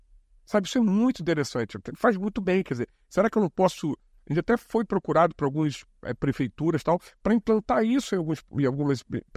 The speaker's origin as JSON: {"language": "Portuguese", "region": "Rio de Janeiro", "country": "Brazil", "said": "Sempre fui, sou carioca, como todos nós aqui na mesa."}